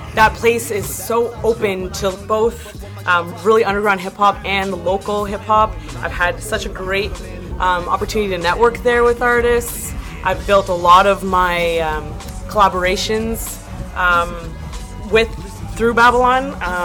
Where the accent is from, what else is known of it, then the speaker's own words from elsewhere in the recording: Ottawa, Ontario, Canada; Best thing about Ottawa is I'm from Ottawa, so I grew up in this hip-hop scene.